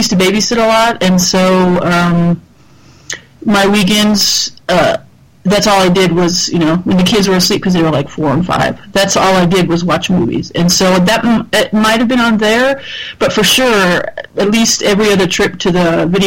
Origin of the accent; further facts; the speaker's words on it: California, United States; I grew up in Southern California. Not in the San Fernando Valley